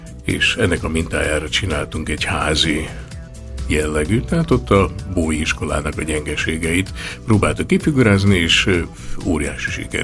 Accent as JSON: {"language": "Hungarian", "town": "Pécs", "region": "Baranya", "country": "Hungary", "tie": "born or raised there", "said": "Én Pécset nevelkedtem, a Mecsekalján laktunk, egy kis családi házban, nagymamámék neveltek."}